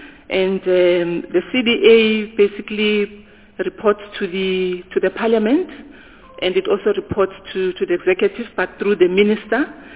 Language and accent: English; Soweto, Gauteng, South Africa; I was born and bred in Soweto. And And I went to my primary education and secondary education in Soweto, Ngube Secondary High.